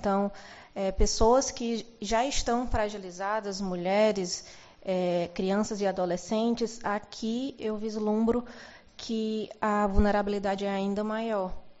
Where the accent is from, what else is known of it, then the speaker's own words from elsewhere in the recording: Ceará, Brazil; pelo meu sotaque, não sou daqui, sou do Ceará.